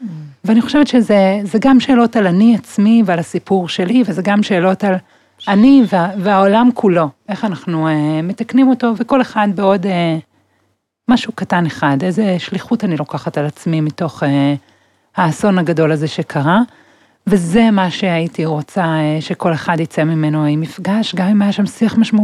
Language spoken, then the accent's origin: Hebrew; Tel Aviv, Tel Aviv District, Israel; בתל אביב, וכל חיי זה היה שונה ממני, שנות אור